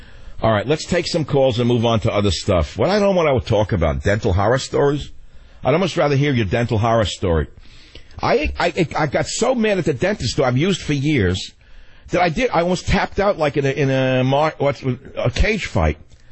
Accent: San Francisco, California, United States; Let's go to KSFO. Bob, my hometown of San Francisco.

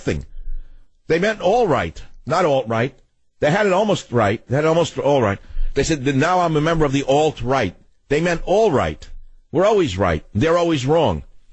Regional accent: New York City, New York, United States; Music I grew up with in New York City listening to Afro-Cuban music.

